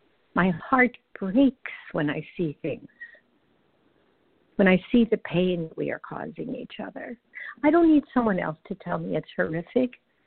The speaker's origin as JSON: {"language": "English", "region": "Bible Belt", "country": "United States", "tie": "born or raised there", "said": "This is probably making some of you get palpitations in your heart because I grew up in the Bible Belt."}